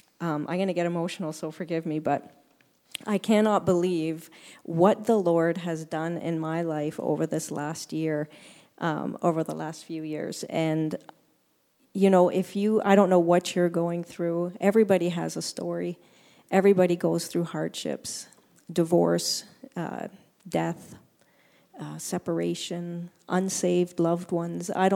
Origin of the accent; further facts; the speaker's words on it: Kitchener, Ontario, Canada; moved away as an adult; we were born and raised in Kitchener just to pack up and move north.